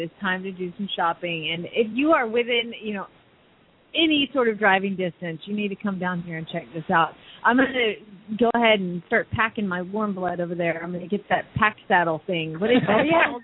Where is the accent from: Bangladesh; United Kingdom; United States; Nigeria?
United Kingdom; England; for me, being an English writer, I wouldn't come in here and be like, there's nothing.